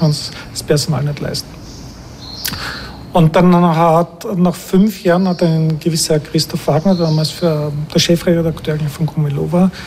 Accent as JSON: {"language": "German", "region": "Vienna", "country": "Austria", "tie": "born there", "said": "Ich bin in Wien geboren"}